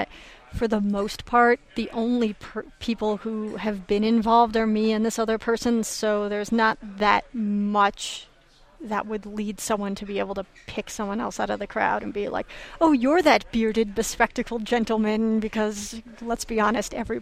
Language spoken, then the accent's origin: English; Santa Fe, New Mexico, United States; It's a memoir about my childhood, about growing up in Santa Fe